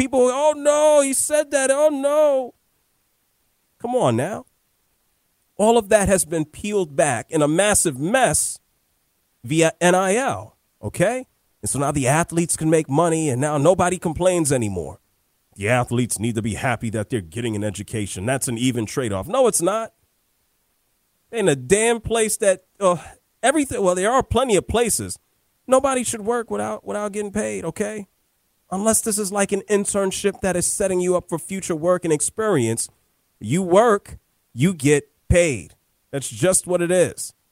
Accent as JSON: {"language": "English", "region": "New York", "country": "United States", "tie": "born or raised there", "said": "growing up in New York and family in Harlem, and yeah, I've been hearing stuff about him for a long time."}